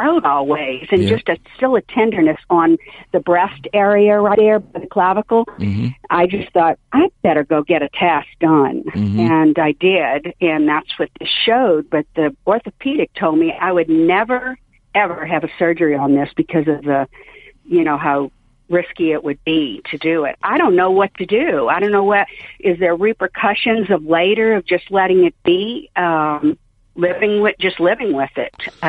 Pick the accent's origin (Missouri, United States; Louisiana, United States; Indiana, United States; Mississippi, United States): Louisiana, United States; New Orleans; I grew up in New Orleans.